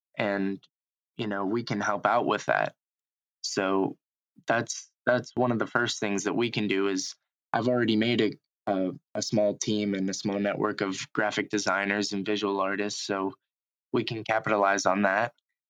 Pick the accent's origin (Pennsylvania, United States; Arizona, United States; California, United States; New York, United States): Pennsylvania, United States; a lot of my listeners in my home state of Pennsylvania, specifically in my area, will know about this.